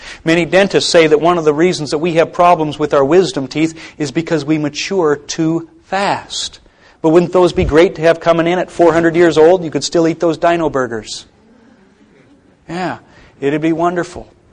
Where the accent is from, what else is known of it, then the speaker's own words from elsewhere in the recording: Plentywood, Montana, United States; My hometown of Plentywood, Montana. When I was growing up there, there was a border patrolman who moved into town